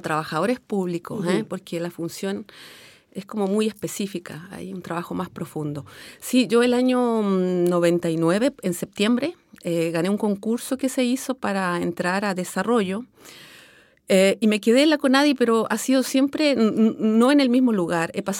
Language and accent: Spanish; Santiago, Santiago Metropolitan Region, Chile; born there; yo nací en Santiago y que mis padres fueron migrantes mapuches, vinieron del sur a trabajar a la capital. Entonces nosotros nacimos acá sin saber mucho de nuestra mapuchicidad, digamos.